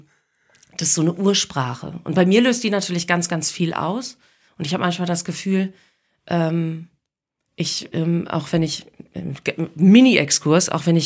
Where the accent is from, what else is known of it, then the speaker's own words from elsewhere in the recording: Aurich, Lower Saxony, Germany; born there; Im Auricher Kreiskrankenhaus.